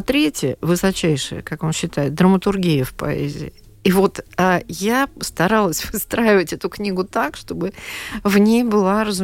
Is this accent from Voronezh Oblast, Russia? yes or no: yes; Voronezh, Voronezh Oblast, Russia; Я, кстати, вот я человек из Центральной России, я родом из города Воронеж, где Мандельштам в ссылке был.